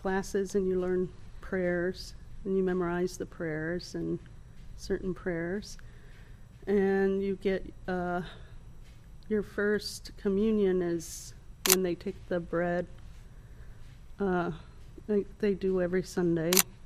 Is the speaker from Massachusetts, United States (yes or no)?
no; Hollywood, Florida, United States; born there; Well, I was born in Hollywood, Florida.